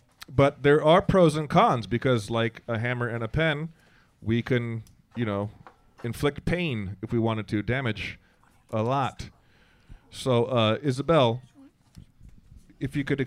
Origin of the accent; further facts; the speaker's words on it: United States; I'm American, blah blah blah